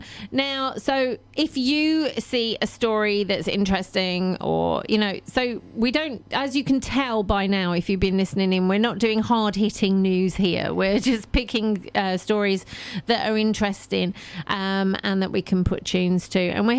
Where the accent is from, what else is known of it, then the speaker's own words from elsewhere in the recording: England, United Kingdom; Now, when we were growing up in England, many, many years ago